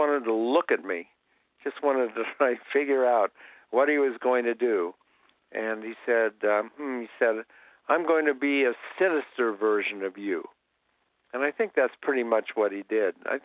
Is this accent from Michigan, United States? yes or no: no; Columbus, Ohio, United States; I grew up in Columbus, Ohio. And I was at our little local library